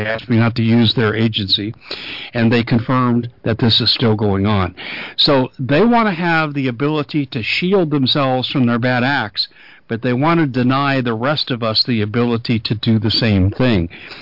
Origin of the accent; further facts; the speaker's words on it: Denver, Colorado, United States; now in Arizona, United States; I'm originally from Colorado. I've been in Arizona now for 30 years, but I'm originally, and I grew up in Denver, went to undergraduate in Denver